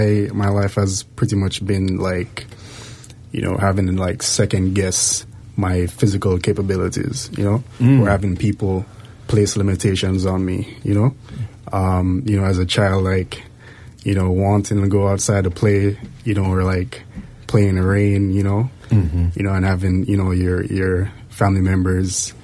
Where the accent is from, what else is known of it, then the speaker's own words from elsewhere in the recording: Jamaica; So I'm actually from Jamaica.